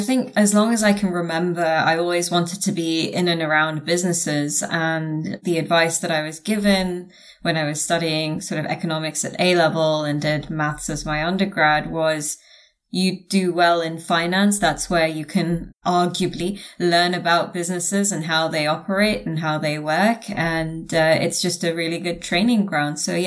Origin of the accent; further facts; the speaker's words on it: London, United Kingdom; I am the only member of my family, actually, who was born and raised in London